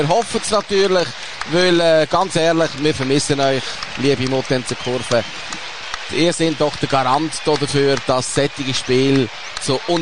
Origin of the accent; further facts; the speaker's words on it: Switzerland; dann sind wir natürlich nicht Basler oder Berner oder Genfer oder Zürcher, sondern dann sind wir Schweizer.